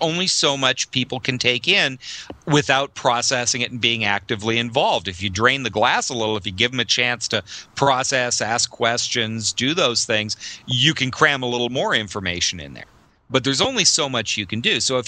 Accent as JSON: {"language": "English", "country": "Canada", "lives_now": "Chicago, United States", "said": "But now, you know, I'm some Canadian boy living in Chicago doing this out of his house"}